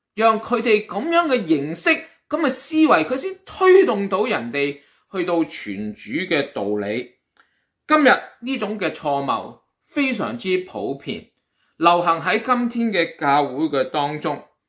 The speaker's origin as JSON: {"language": "Cantonese", "region": "Guangdong", "country": "China", "said": "呢種嘅情況就變成咗我哋廣東人所謂嘅妹仔大過主人婆啦。"}